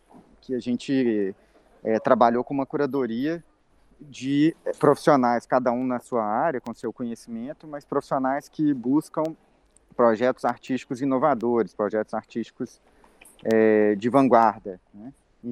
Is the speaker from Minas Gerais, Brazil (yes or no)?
yes; Minas Gerais, Brazil; A mineração é uma questão extremamente presente na nossa vida como mineiros, né?